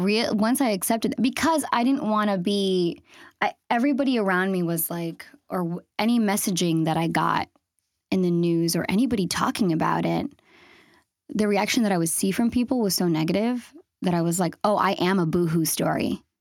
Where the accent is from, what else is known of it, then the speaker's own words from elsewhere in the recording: United States; because I'm Latina, because I'm Colombian, because of so many things, because I'm an American too.